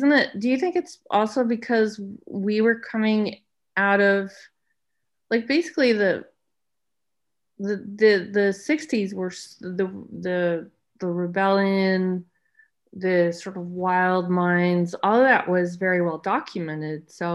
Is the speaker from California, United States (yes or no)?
yes; Los Angeles, California, United States; I grew up in Los Angeles